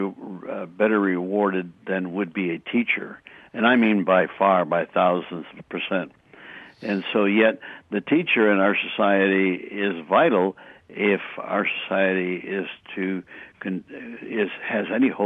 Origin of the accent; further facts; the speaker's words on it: Alaska, United States; In my case, I came from Alaska, represented Alaska.